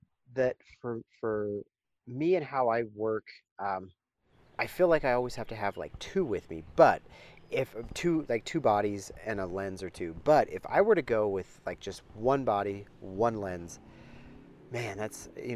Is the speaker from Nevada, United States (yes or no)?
no; Grand Junction, Colorado, United States; I am in my hometown right now. Grand Junction, Colorado, getting ready to head out for about 3 weeks with another photo friend.